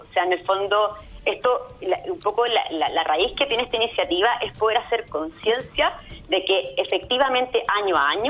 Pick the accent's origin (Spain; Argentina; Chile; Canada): Chile; nosotros como chilenos